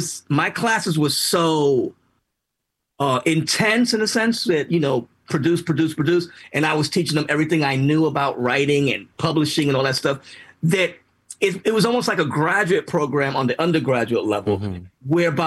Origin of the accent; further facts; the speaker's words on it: New York, United States; born there; I was born in the South Bronx.